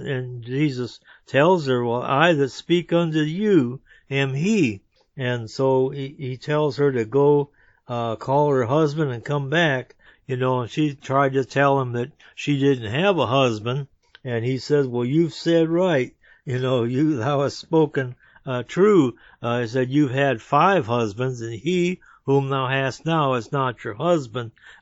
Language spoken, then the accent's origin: English; Michigan, United States; now in North Carolina, United States; I'm from Michigan. I heard the same thing there. I've heard the same thing here in North Carolina